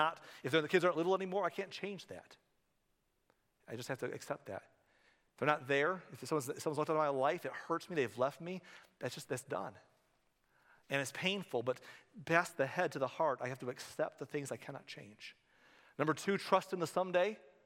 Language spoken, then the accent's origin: English; Michigan, United States; I love this area, but I grew up in Michigan, where we had snow all winter.